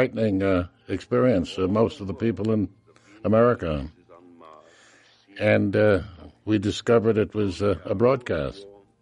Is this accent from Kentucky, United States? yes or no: no; New York, United States; born there; I was born in New York. And I wanted to be in theater.